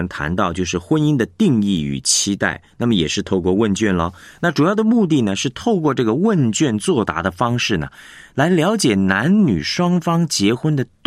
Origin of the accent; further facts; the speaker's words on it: China; 那么在过去的生活中，夫妻的角色是固定的，那我们中国人这种男主外女主内